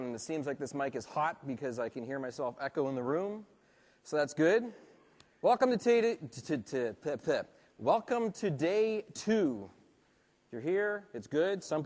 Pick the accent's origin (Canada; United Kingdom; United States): Canada; In case you haven't noticed, I am Canadian.